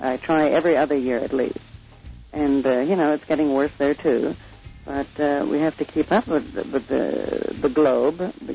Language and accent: English; Berlin, Germany; Well, see, I'm from West Berlin, so.